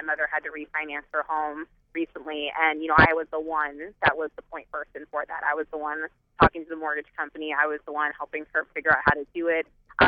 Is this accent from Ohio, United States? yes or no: yes; Columbus, Ohio, United States; I'm from Columbus, Ohio.